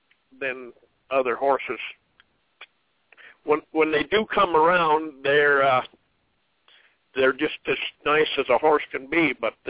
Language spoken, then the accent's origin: English; Montana, United States; I was born and raised near the Canadian border in central Montana.